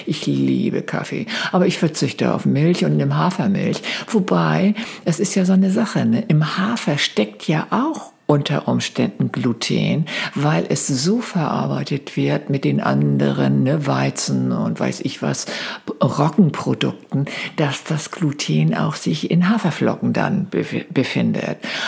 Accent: Stenderup, Schleswig-Holstein, Germany; Ich bin auf dem Land groß geworden. Ich glaube, ich habe das schon erzählt, ne? In Stenderup, das ist so ein kleines Dorf in Schleswig-Holstein bei Flensburg. Und mein Vater war Schmied, meine Mutter Bäuerin.

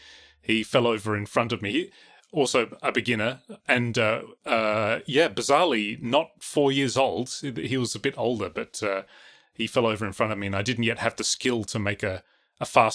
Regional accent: Australia; I mean, remember, I'm Australian, so, you know, snow is not exactly my thing.

